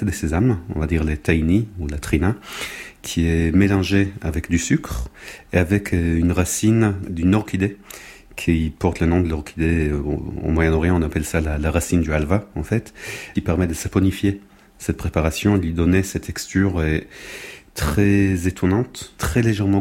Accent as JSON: {"language": "French", "country": "Israel", "tie": "born or raised there", "said": "Je suis tombé dedans quand j'étais petit. J'ai grandi en Israël."}